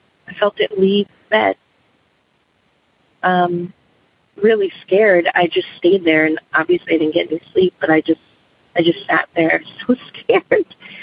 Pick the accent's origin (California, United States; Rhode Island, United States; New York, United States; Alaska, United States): Rhode Island, United States; I'm originally from Rhode Island. Most of this took place in Rhode Island. I'm 29